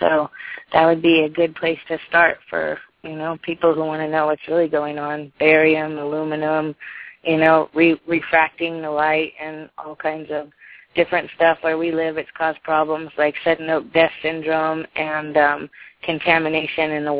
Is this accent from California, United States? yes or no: yes; California, United States; I'm from Northern California.